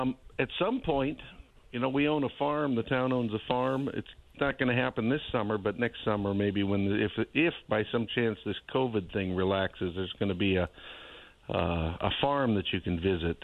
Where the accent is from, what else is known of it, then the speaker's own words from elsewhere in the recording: North Dakota, United States; I'm originally from North Dakota, so it's not really a strange thing to me.